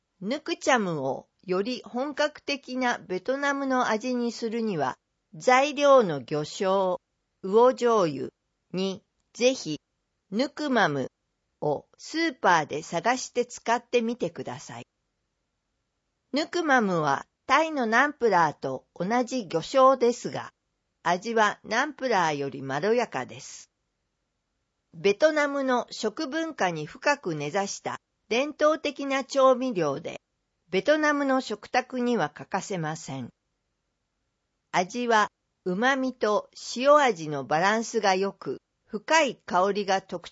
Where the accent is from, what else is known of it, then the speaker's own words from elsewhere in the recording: Canada; Japanese is a second language; 私はカナダで生まれ育ちましたが、両親はベトナム出身なので